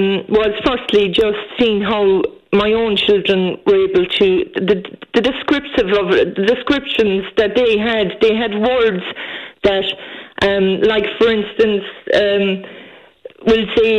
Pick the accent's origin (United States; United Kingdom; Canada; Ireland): Ireland; Now, I'm going to say that I'm from Fianna